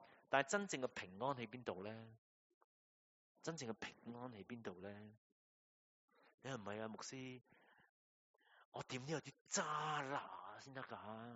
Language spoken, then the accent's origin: Cantonese; China; 我哋中国人最明噶啦，为两餐物都很滞。